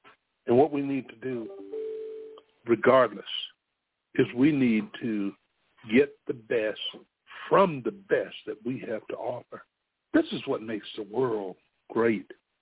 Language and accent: English; South Carolina, United States; born there; I was born in South Carolina. I didn't see myself traveling much outside of that state.